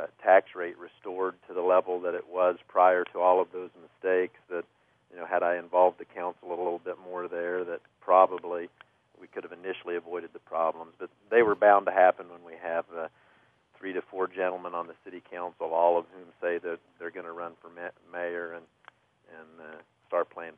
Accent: Kokomo, Indiana, United States; And what's important to me as somebody who was born and raised in Kokomo is that the long-term future of Kokomo be secured.

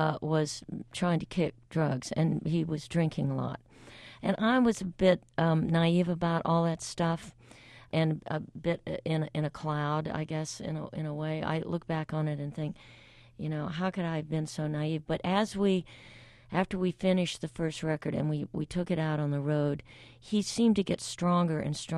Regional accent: Alabama, United States

